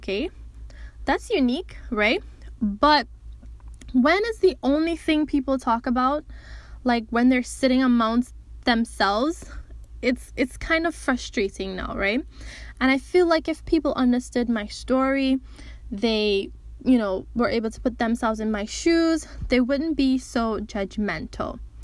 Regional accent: Trinidad & Tobago; I am Trinidadian, I'm born and raised in Trinidad. I'm not American, I'm not Guyanese, I'm not trying to be.

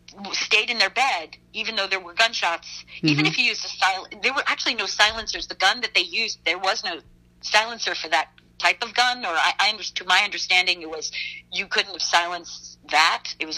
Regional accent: New York, United States; And then also I'm from Long Island. So I really felt very close to the material.

